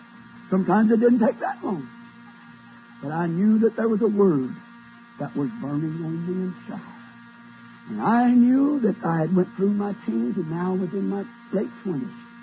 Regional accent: Oklahoma, United States; born there; You see, I was born in Oklahoma, and when I was born, about a year or so before we got electricity.

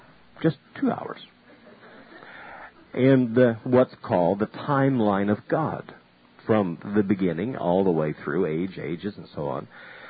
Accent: Maine, United States; And I had gone back to my home state and was coming back in a couple of weeks.

